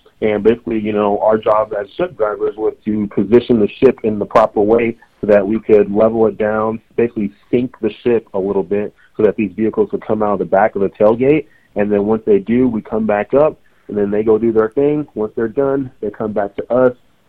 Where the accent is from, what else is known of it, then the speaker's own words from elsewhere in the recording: Dallas, Texas, United States; So, you know, originally I'm from Dallas, Texas, grew up in Texas my whole life.